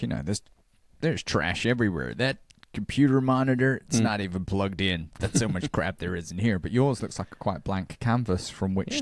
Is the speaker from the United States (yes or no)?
no; Cardiff, Wales, United Kingdom; From my hometown of Cardiff. We'll play you some nice music. Have a chat from Bloody Wales. Make sure you're tuning in. In case you forgot, I'm from Bloody Wales.